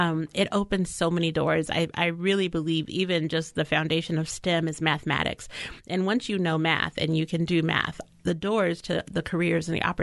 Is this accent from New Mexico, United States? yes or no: yes; Albuquerque, New Mexico, United States; But, you know, I grew up here in Albuquerque. I went to some of the inner city schools here. I went to Longfellow Elementary. I went to Albuquerque High School.